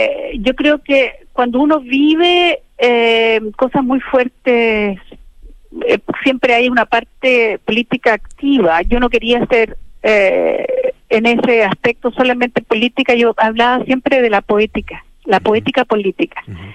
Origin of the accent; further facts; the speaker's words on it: Chile; nosotros como chilenos